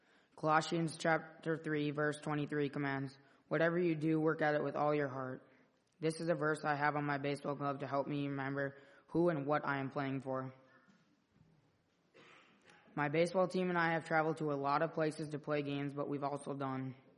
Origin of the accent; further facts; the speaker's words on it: Bemidji, Minnesota, United States; born there; This is my faith statement. I was born in Bemidji, and I have grown in my faith as a member of Calvary Lutheran Church. I come from a strong Christian family going back for many generations.